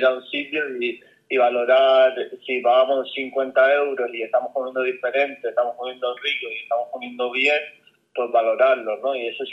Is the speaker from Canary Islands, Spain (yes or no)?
yes; Canary Islands, Spain; Fuerteventura para mí es mi tierra